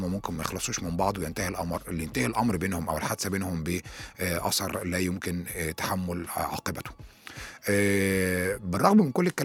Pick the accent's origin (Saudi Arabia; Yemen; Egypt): Egypt; ربنا إن شاء الله يعيد العيد علينا جميعا كمصريين بالخير واليمن والبركات.